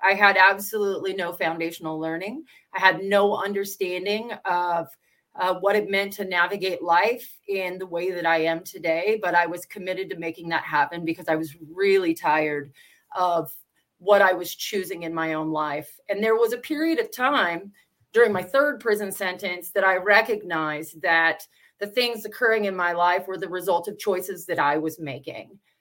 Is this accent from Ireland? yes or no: no; Washington, United States; I'm from Washington State. I just recently came down here to San Diego County